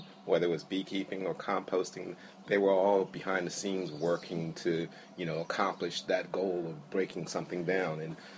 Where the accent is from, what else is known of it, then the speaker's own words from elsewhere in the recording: Washington, District of Columbia, United States; now in Harrisburg, United States; I live in Harrisburg, Pennsylvania. I'm originally from Washington, D.C.